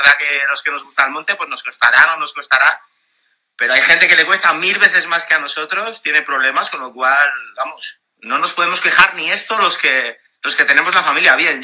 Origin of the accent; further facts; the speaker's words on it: León, Castile and León, Spain; also born or lived in Asturias; finalmente pues vine para aquí, para mi tierra, para León